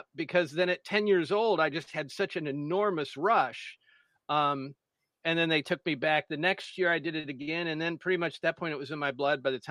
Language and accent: English; Columbus, Ohio, United States; I grew up in Columbus, Ohio, and we had some good radio here, but Chicago had much better radio.